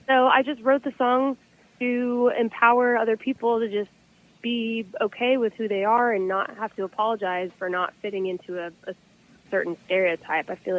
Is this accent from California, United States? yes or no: no; Colorado, United States; now in Nashville, United States; Well, I grew up in Colorado. So when I moved to Nashville, I thought Western and Southern were the same thing.